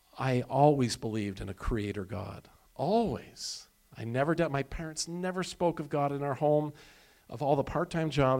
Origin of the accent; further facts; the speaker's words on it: Ottawa, Ontario, Canada; In fact, I don't believe I knew any Christians growing up in Ottawa.